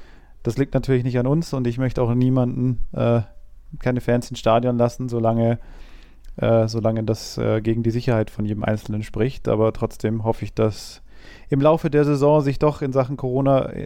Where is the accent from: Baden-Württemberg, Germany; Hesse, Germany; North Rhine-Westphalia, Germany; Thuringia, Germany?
North Rhine-Westphalia, Germany; Cologne